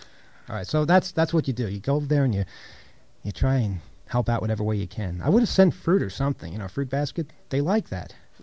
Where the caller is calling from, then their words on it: New York, United States; I'm calling from New York.